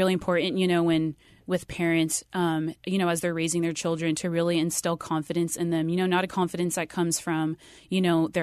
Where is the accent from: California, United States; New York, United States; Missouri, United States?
California, United States; Riverside; So I grew up in Riverside.